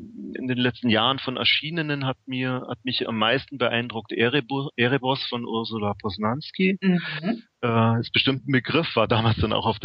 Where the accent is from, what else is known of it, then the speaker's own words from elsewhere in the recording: Memmingen, Bavaria, Germany; also born or lived in Berlin; ich bin jetzt vor 2 Monaten von Berlin nach Memmingen zurückgezogen in meine alte Heimat und da gibt es keine U-Bahn.